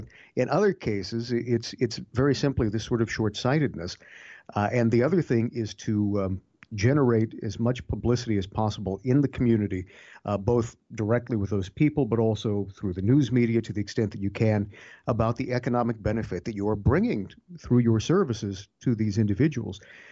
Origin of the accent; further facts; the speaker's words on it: Ohio, United States; So back in my home state of Ohio, you have this set of sad situation.